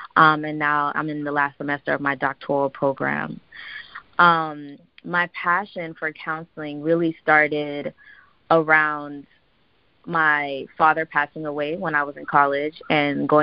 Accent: Saint Croix, U.S. Virgin Islands; moved away as an adult; now in New Orleans, United States; Sure. So I was born and raised on St. Croix in the U.S. Virgin Islands.

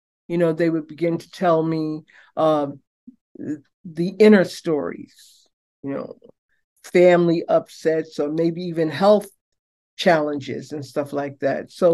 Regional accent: Brooklyn, New York, United States; also born or lived in Harlem / New Jersey; I was born in Harlem. And my mother moved to Brooklyn upon getting married. And I've lived in Brooklyn, save for about 3 years where I lived in Jersey for a while. But yeah, Brooklyn, I would say, is my home.

